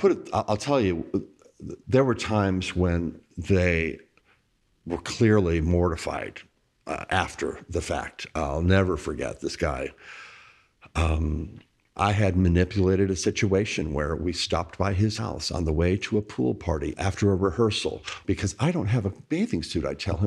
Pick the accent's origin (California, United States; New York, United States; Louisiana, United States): Louisiana, United States; Bossier City; now in New Orleans, United States; I was a young gay kid growing up in Bossier City, Louisiana, desperately wanting to sort it out, to be accepted, to find my tribe that thought that all of this was okay.